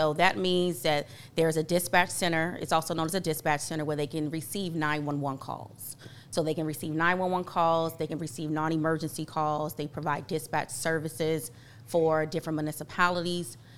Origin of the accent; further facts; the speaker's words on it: Miami, Florida, United States; I am from the 305. I am from Miami.